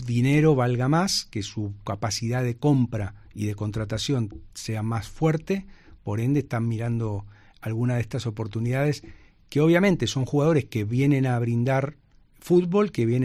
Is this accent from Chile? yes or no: no; Argentina; no lo digo como argentino, lo digo como una realidad